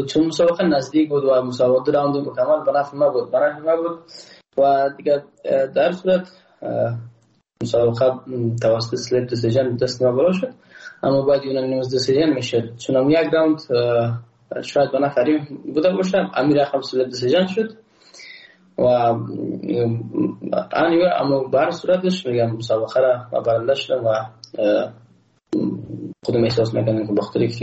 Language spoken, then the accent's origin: Persian; Afghanistan; ما یک افغان هستم و اما یک ملت هستیم،